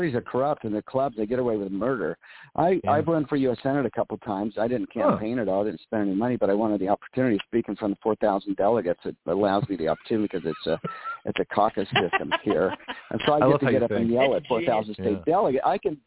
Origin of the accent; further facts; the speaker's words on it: United States; born there; Yeah, I was born in the United States with parents that were both citizens.